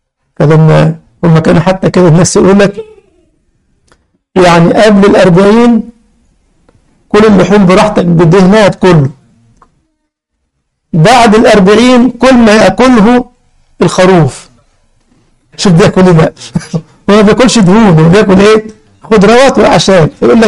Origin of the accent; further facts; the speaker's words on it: Egypt; now in Germany; والناس يحطوا عندنا في مصر حاجه اسمها البلح الزغلول